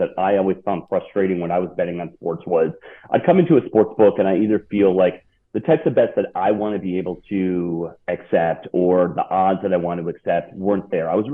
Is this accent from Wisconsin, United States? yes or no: yes; Wisconsin, United States; now in Miami, United States; So I'm originally from Wisconsin. No hockey team growing up. I live in Miami now, and I'm a diehard Panthers fan.